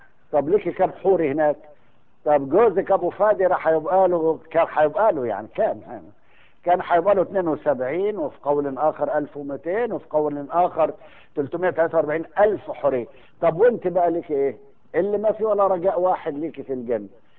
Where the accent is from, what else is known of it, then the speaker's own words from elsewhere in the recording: Egypt; يعني أنا مش متعود على اللهجات المختلفة العربية، يمكن بتفهمونا احنا بسهولة عشان احنا مصريين